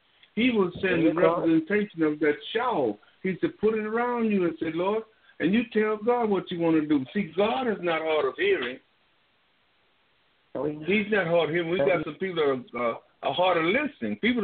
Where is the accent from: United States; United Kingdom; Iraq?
Iraq; I'm from Iraq, around that area.